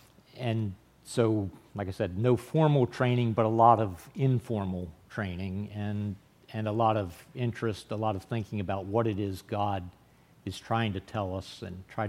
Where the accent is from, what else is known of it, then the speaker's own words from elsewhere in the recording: Harford County, Maryland, United States; I was raised in Harford County, so not far away, in a Methodist church, not horribly unlike this one, actually probably a little smaller than this sanctuary.